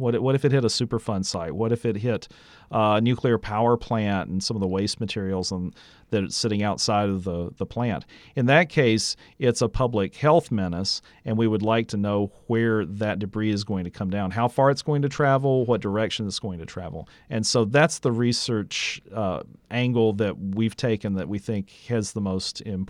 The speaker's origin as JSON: {"language": "English", "town": "Birmingham", "region": "Alabama", "country": "United States", "tie": "born or raised there", "said": "I was watching the Weather Channel do live broadcasts from my hometown of Birmingham, Alabama"}